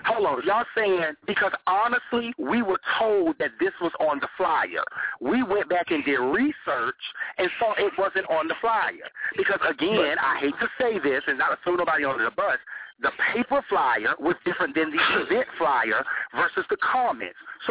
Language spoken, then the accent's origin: English; the South, United States; I'm from the South.